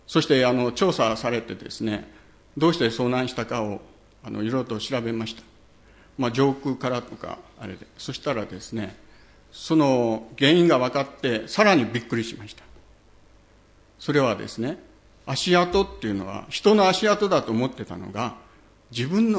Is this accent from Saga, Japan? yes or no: yes; Saga, Japan; 九州の佐賀県で生まれ、そこで育って、で、九州の山、まあ、阿蘇とか九十とか、まあ、大体の山をこう登っていきました。